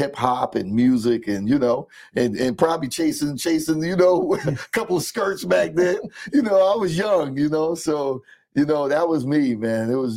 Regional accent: New Haven, Connecticut, United States; also born or lived in Huntington; You know, I was born in Huntington, but I always just claim New Haven because I've been here 4 or 5 years old, raised in the Hill neighborhood

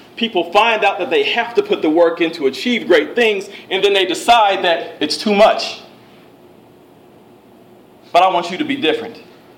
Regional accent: Akron, Ohio, United States; But I remember growing up in Akron, Ohio, and watching Channel 43 WUAB in Cleveland

